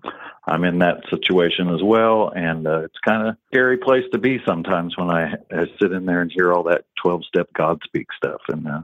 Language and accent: English; Ohio, United States; I'm from Ohio. On my dream sheet, Ohio all the time.